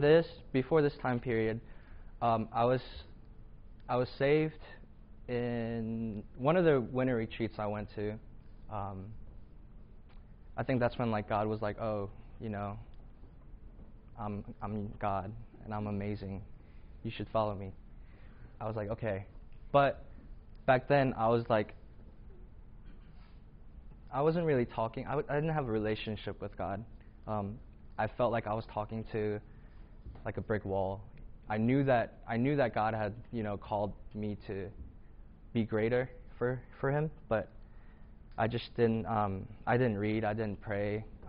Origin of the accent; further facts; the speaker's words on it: South Korea; moved away; So I grew up in church in Korea, and then when I came here, AKMC was like the church, you know, the only Korean church that was big enough